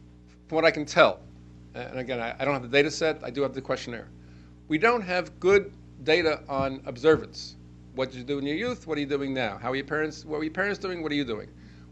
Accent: Brooklyn, New York, United States; I was raised in Judea Center, Brooklyn, on Bedford Avenue in Brooklyn.

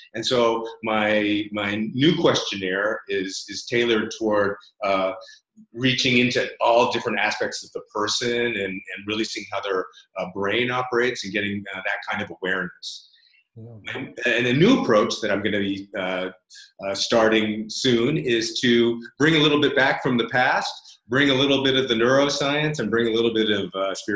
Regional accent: United States; moved away as an adult; now in Barcelona, Spain; I'm American, but I live in Barcelona. I've been here for 17 or so years.

